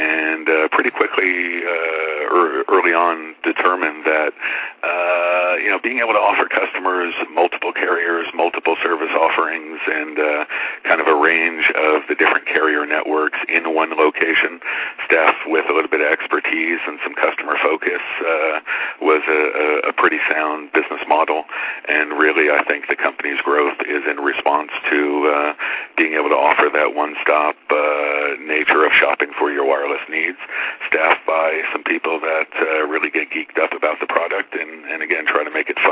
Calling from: Farmington Hills, Michigan, United States; I'm calling from Farmington Hills, Michigan, which is a suburb right outside the Detroit area.

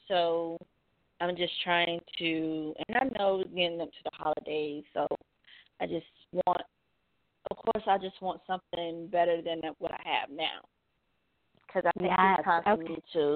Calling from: Georgia, United States

